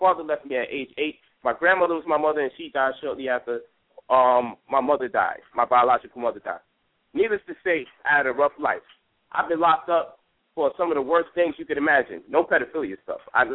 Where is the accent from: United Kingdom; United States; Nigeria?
United States; New York; But you see, I'm from New York, from La Hood.